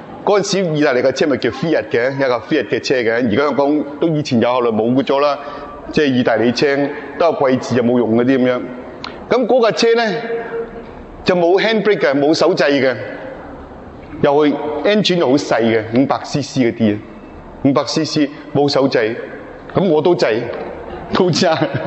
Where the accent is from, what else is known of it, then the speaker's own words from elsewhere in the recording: China; 即系话我哋中国人。